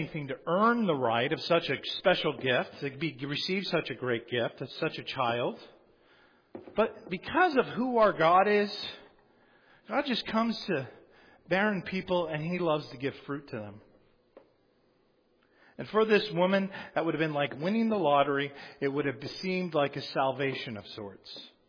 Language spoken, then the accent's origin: English; San Diego, California, United States; I grew up in San Diego, and my dad was a captain in the Navy